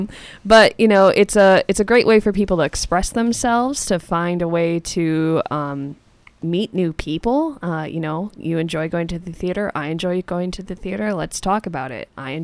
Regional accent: Reedsburg, Wisconsin, United States; Reedsburg, Wisconsin.

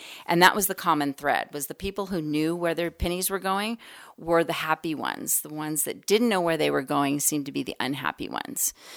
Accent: Hawaii, United States; also born or lived in Texas; So the way it came up in my life was I was born in Texas, and I was born very wealthy, as in limousines, Neiman Marcus clothes only wealthy. And then when I was about 6 and a half, I moved to Hawaii

